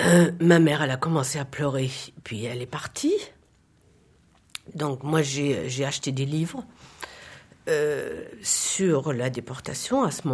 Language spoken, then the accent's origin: French; Germany; French is a second language; Et quand je suis arrivée chez moi, de nouveau, chez moi en Allemagne, chez mes parents, je leur ai posé la question